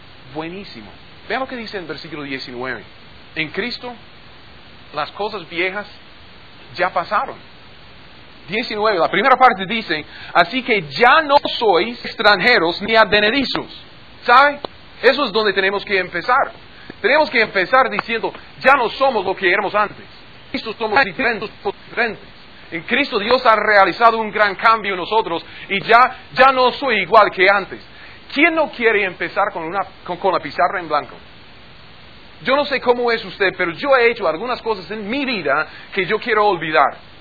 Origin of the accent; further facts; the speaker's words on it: United States; born there; Spanish is a second language; siempre seguiría siendo advenedizo, porque soy natural de otro lugar, porque nací en Gringolandia.